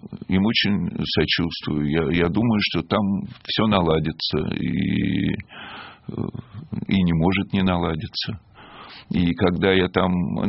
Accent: Izmail, Odesa Oblast, Ukraine; Я просто в детстве жил в Измаиле.

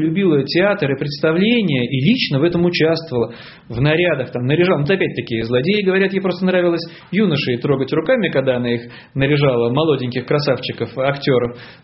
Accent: Saint Petersburg, Russia; вот я, как петербуржец, все Петербург, вокруг Петербурга

